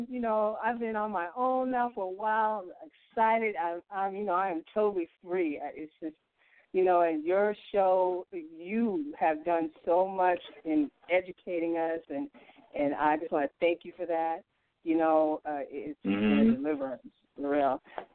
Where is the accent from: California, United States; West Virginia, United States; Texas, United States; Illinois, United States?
Illinois, United States; Chicago; I'm from Illinois. Yeah, I'm in Chicago.